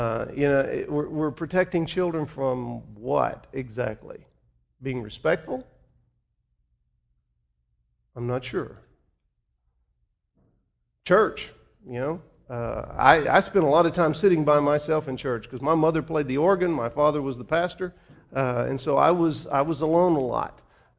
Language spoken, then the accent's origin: English; the South, United States; Now, I grew up in the South, and as a result of that, when I was growing up, you said yes, sir, and no, sir.